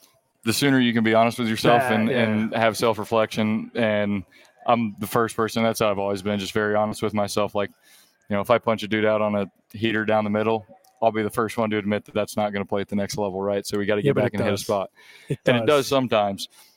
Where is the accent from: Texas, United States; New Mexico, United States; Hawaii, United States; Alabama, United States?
Texas, United States; Dallas; also born or lived in Shawnee Mission; now in Overland Park, United States; So I was born in Shawnee Mission and we lived in Overland Park. Moved to Dallas for 11 years, so I'm right back in the old stomping grounds here.